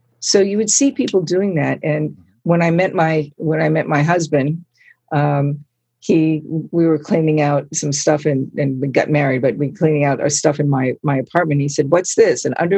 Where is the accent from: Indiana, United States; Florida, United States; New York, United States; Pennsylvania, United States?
New York, United States; Long Island; So I grew up in Long Island, and I remember as a kid, the whole community would do typically once a year.